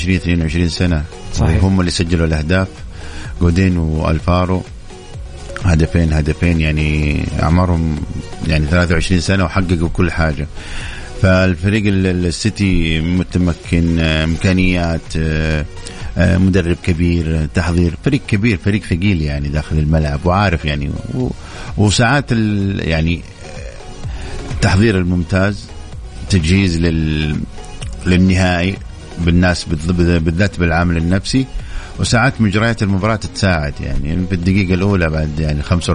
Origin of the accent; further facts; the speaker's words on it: Saudi Arabia; لكن حنا كسعوديين يعني الشيء اللي حنا نفرح فيه